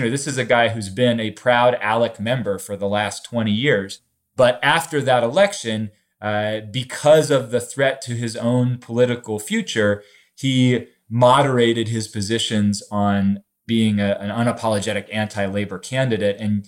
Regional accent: Charleston, West Virginia, United States; We're living through the most concerning HIV outbreak in the United States in my hometown of Charleston

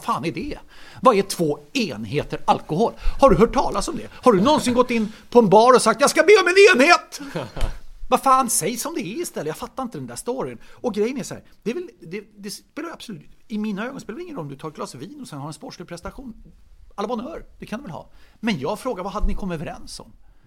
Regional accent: Solna, Stockholm County, Sweden; now in Gustavsberg, Sweden; Men jag är ju född och uppvuxen i Solna, bodde mina 45 första levnadsår i Solna. Nu mer bor jag i Gustavsberg.

